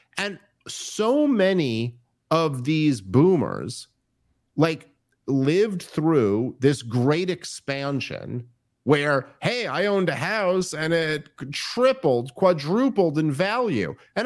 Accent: Brooklyn, New York, United States; And I grew up in Park Slope. And just to give you a perspective, and this is not an exaggeration, when I was a kid, I was born in the early 80s. I grew up in the 80s and the 90s.

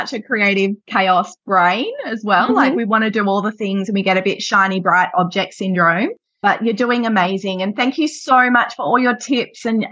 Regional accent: Greenmount, Western Australia, Australia; And I grew up in Greenmount. So very close.

